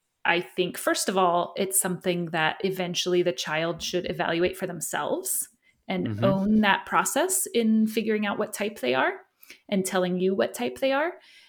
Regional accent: California, United States; moved away as an adult; now in Oregon, United States; And I'm in the United States in Oregon, although I moved from California 3 years ago. So I'm really a California girl my whole life up until the last few years.

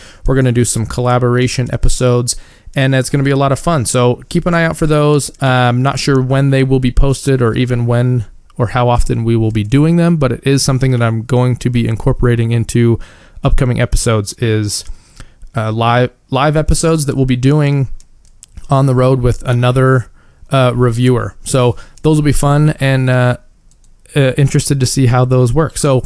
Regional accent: Oregon, United States; They're from my home state of Oregon, and I love a lot of the beers they

